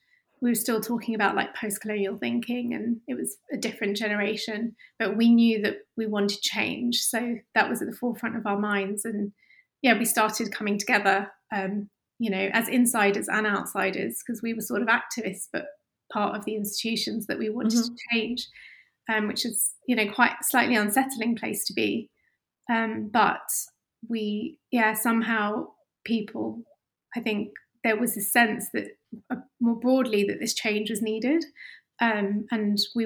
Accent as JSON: {"language": "English", "town": "Luton", "region": "East of England", "country": "United Kingdom", "tie": "born or raised there", "said": "I grew up in Luton, which is a town just outside London."}